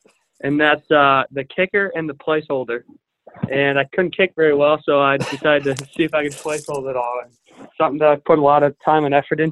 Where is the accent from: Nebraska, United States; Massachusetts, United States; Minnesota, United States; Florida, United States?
Minnesota, United States; St. Paul; I am from St. Paul, Minnesota. Grew up going to a Catholic school. My mom's a Catholic grade school teacher.